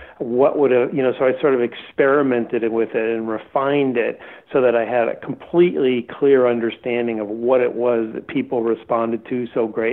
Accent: New York, United States; I grew up, as I mentioned, I grew up on Long Island.

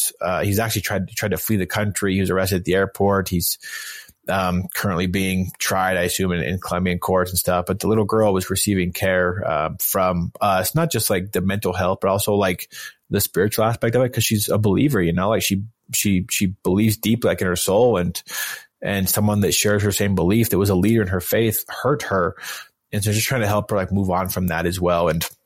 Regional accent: Wyoming, United States; like I always use the example, you know, cause I'm from Wyoming, of a wolf

